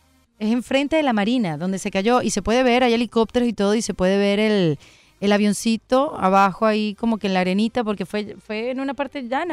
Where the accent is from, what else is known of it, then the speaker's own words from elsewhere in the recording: Venezuela; Yo soy medio internet venezolana, entonces yo estoy un poco más lenta.